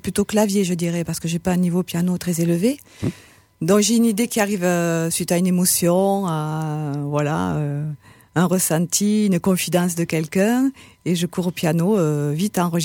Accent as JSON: {"language": "French", "town": "Montauban", "region": "Occitanie", "country": "France", "tie": "born there", "said": "Donc je suis née à Montauban."}